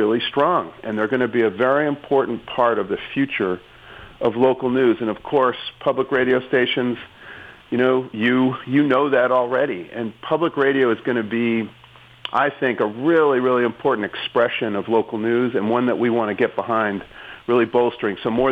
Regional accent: Boston, Massachusetts, United States; I'm from Boston, so that was where I always wanted to work.

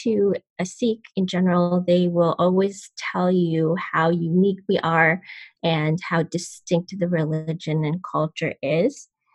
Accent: Canada; I grew up in Canada, and I was raised in the Sikh religion. It is a North Indian religion.

